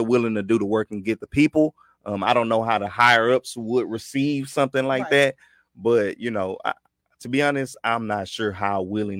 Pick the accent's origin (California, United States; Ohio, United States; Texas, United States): Texas, United States; Houston; You know I'm from the great Third Ward, Texas.